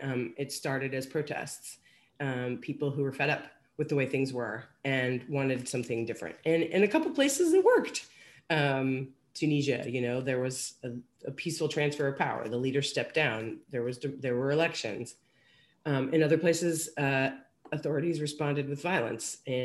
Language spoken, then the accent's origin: English; Illinois, United States; And so I was born in Southern Illinois when he worked at a prison down there called Vienna. And then we moved up to Central Illinois for him to take over as warden at the Logan Correctional Center.